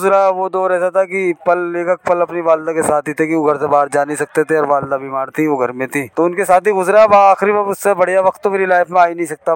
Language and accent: Hindi; Gajraula, Uttar Pradesh, India; Gajraula सियाली Jagir.